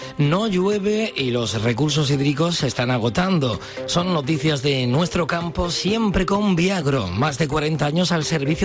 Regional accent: Almería, Andalusia, Spain; Los almerienses somos los andaluces más desconfiados.

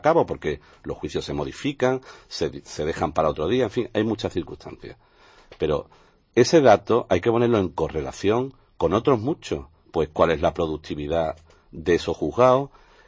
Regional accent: Málaga, Andalusia, Spain; Yo soy de Málaga

